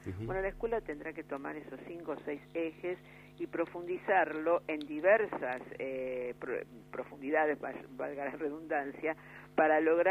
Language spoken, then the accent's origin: Spanish; Buenos Aires, Argentina; Yo, como porteña, que vivo en la ciudad de Buenos Aires